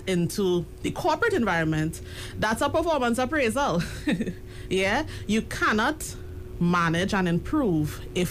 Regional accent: San Fernando, Trinidad & Tobago; I am from South. San Fernando, born and bred.

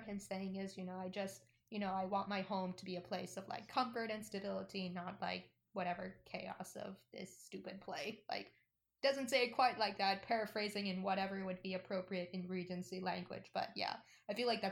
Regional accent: West Coast, United States; where we grew up in the West Coast to college in, you know, upstate New York.

